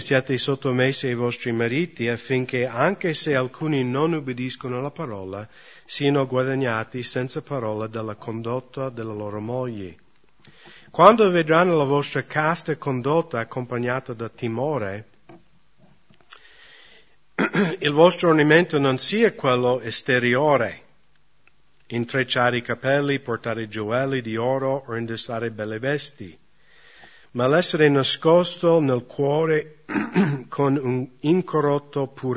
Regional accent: United States; Italian is a second language; also born or lived in India; io sono americano

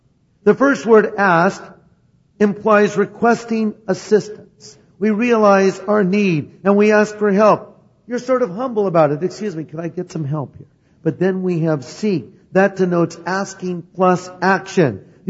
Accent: California, United States; Hi, I'm from California.

